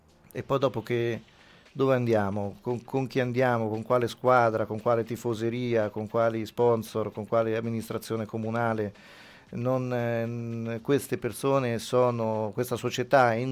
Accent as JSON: {"language": "Italian", "town": "Ancona", "region": "Marche", "country": "Italy", "said": "Sono preoccupato da anconetano"}